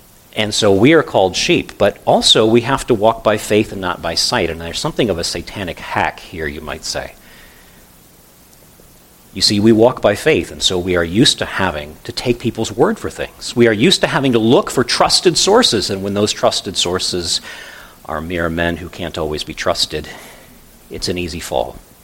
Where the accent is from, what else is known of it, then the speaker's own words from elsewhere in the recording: United States; This is one of my big concerns as an American, but also as a pastor.